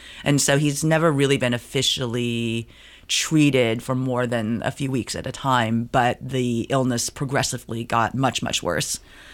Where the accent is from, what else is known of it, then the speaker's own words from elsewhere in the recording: San Francisco Bay Area, California, United States; I was born a couple years later. And I grew up in the Chinese-American enclaves in the San Francisco Bay Area.